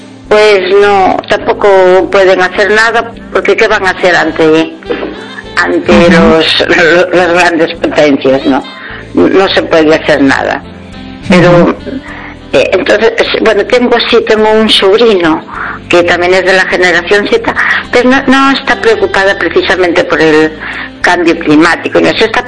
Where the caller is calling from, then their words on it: Pontevedra, Galicia, Spain; de Pontevedra.